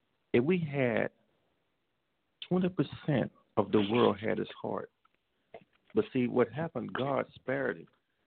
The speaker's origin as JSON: {"language": "English", "town": "Jonesboro", "region": "Louisiana", "country": "United States", "said": "But I'm from Jonesboro."}